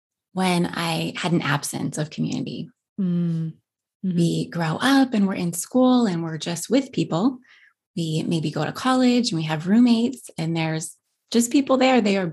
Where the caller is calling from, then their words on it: Ohio, United States; I do work part-time for a university in Ohio, which is where I'm recording from, here in Central